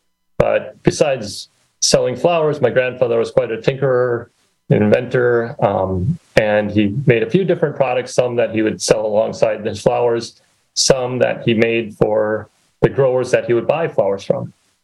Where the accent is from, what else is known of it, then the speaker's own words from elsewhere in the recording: Manitowoc, Wisconsin, United States; also born or lived in Chicago / Baltimore; I grew up in Manitowoc, went to high school in Lincoln, went to college in Chicago, worked in Chicago, then Baltimore, Washington area for a while, then back to Chicago for a few years.